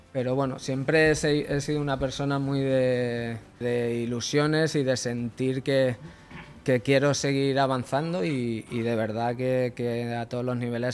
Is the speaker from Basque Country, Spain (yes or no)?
no; Fuentealbilla, Castilla-La Mancha, Spain; Evidentemente que Albacete, Fuentealbilla, mi pueblo